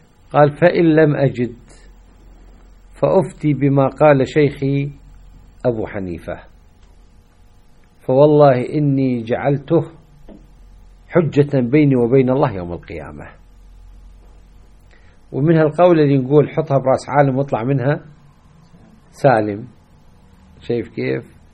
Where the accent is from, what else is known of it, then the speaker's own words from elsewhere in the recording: Iraq; إحنا مثل الآن عندنا في العراق إيش لحمة التكوين؟